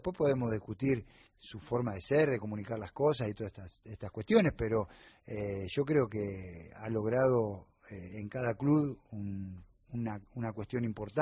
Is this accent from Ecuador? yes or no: no; Argentina; nosotros tenemos esa rara costumbre como argentino